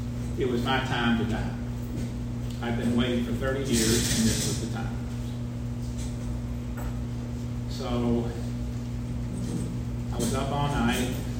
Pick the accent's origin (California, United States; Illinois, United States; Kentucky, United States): Kentucky, United States; Nicholasville; in my hometown, which is 12 miles south of Lexington, Kentucky, in Nicholasville, in a cemetery where my grandparents were buried.